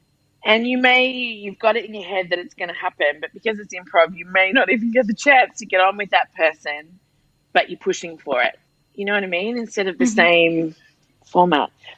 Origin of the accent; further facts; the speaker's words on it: Australia; moved away as an adult; also born or lived in London; now in Dubai, United Arab Emirates; I married, and I came to Dubai from London, originally from Australia.